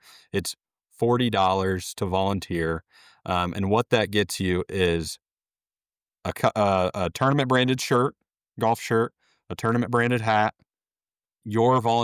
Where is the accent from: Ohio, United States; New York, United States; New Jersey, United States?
Ohio, United States; Columbus; number one in my hometown here in Columbus, Ohio, the Nationwide Children's Hospital Championship